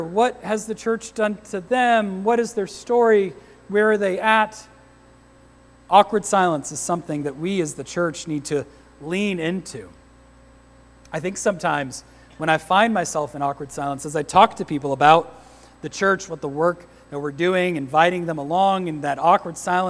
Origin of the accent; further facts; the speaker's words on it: Boston, Massachusetts, United States; Like, because I'm a Christian and because I'm from Boston, I'm a Red Sox fan, right?